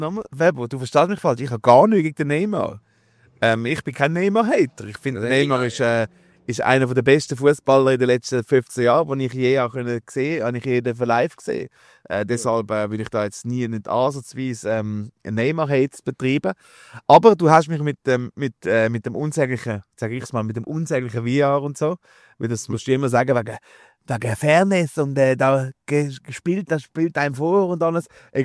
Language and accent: German; Niederhasli, Zurich, Switzerland; Ich bin in Niederasli aufgewachsen, geboren.